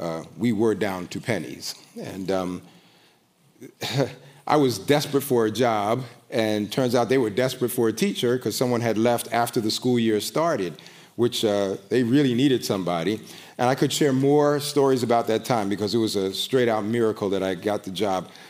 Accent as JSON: {"language": "English", "town": "New York City", "region": "New York", "country": "United States", "tie": "born or raised there", "said": "Now, I grew up in New York City, and I'm telling you that because we have a certain reputation."}